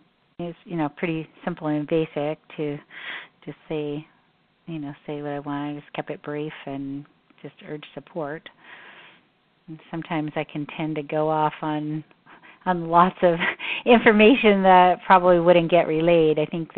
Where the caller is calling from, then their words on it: Seward, Nebraska, United States; I'm a constituent from Seward.